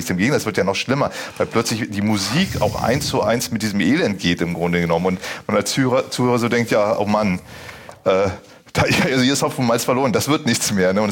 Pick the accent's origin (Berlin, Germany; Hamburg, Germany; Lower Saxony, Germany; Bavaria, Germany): Berlin, Germany; also das kenne ich als Berliner auch